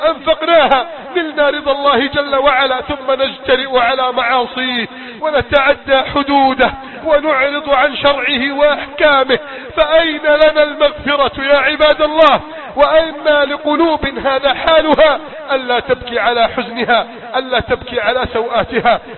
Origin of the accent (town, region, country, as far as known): Egypt